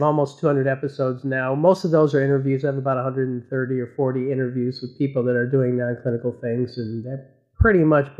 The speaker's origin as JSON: {"language": "English", "region": "Midwest", "country": "United States", "tie": "born or raised there", "said": "I grew up in the Midwest."}